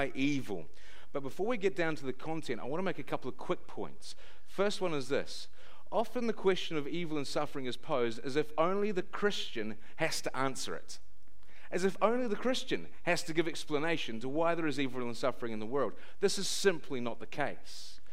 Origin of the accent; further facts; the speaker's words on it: New Zealand; I should have expected nothing less from an Australian than jibes about being a Kiwi. The reality is, though, that Kiwis don't want to be Australians.